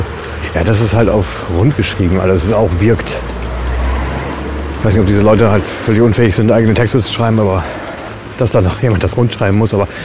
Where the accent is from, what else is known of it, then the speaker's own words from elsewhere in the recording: North Rhine-Westphalia, Germany; Und der kommt ja auch aus der Ecke, wo ich herkomme. Also der wohnt weiterhin in Emstetten. Das ist nicht weit von Ibbenbüren entfernt.